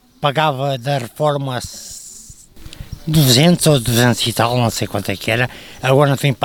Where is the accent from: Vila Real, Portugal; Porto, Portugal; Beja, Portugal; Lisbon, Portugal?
Beja, Portugal; Brinches; Sou de Brinche.